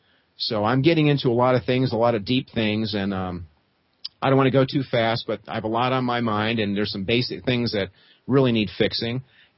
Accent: United States

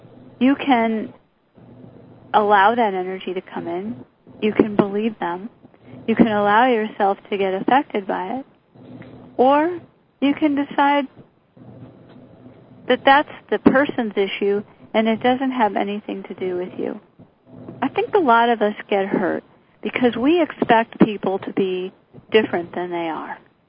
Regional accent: Detroit, Michigan, United States; Maybe it's because I'm from Detroit.

